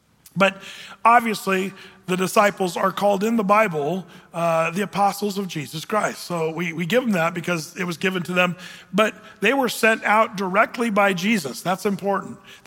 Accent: Oregon, United States; I was raised in Southern Oregon, and you have to understand, it was where a lot of hippies lived, and there was a lot of hippies that moved up to grow pot in Southern Oregon.

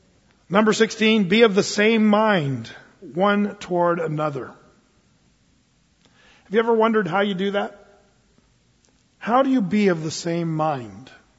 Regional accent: United States; It's easy to be, as an American, kind of callous toward people that are hurting.

